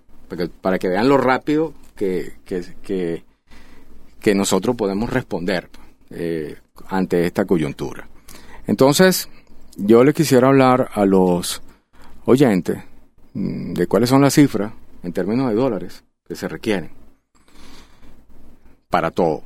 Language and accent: Spanish; Venezuela; Y como venezolano y como consumidor